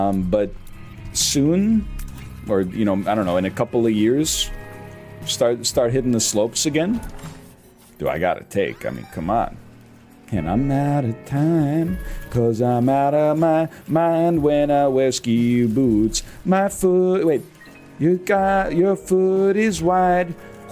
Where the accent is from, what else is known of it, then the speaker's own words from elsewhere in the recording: Ontario, Canada; now in Vancouver, Canada; Growing up in Ontario, didn't do too much snowboarding.